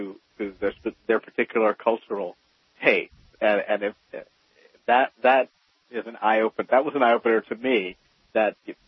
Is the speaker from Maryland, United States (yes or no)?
no; Georgia, United States; You know something? I'm from Georgia, and I've toured the Coca-Cola Museum in Atlanta